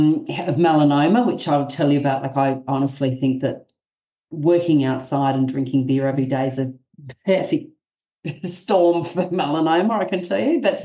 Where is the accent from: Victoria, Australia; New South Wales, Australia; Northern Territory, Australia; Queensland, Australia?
New South Wales, Australia; I'm Aussie well and truly through and through. I'm from the mid-north coast of New South Wales. I'm currently in Tuncurry.